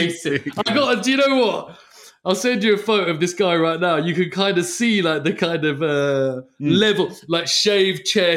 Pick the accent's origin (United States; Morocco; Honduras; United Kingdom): United Kingdom; England; Good joke. I'm from England. He's like, no, seriously, your accent, man, is so good.